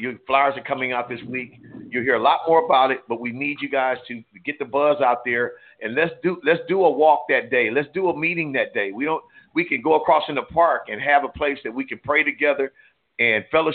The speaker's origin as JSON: {"language": "English", "town": "Compton", "region": "California", "country": "United States", "said": "I'm from Compton, so that's home for me. But I work all over"}